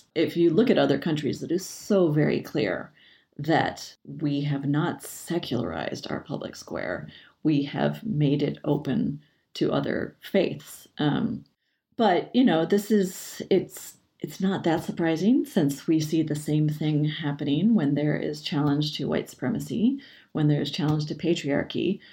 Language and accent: English; Michigan, United States; as in the town where I grew up in Michigan, we drove by and they've got a big Hanukkah